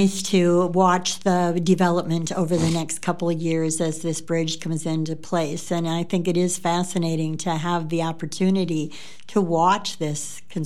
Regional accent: Lansing, Michigan, United States; I grew up in Lansing, or I grew up in the country outside of Lansing, and at the time, even going to school there, we had very little contact with the other side of the river.

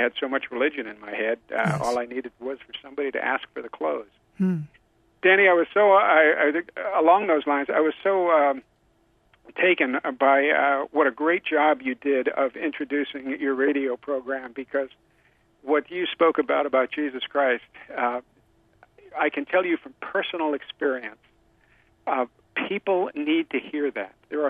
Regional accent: New Jersey, United States; Well, actually, New Jersey, about as far away from Hawaii as you can get and still be in the United States.

